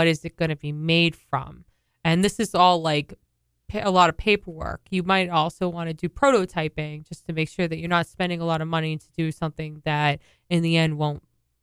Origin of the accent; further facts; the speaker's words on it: Massachusetts, United States; and I'm actually from Massachusetts. I went to UMass.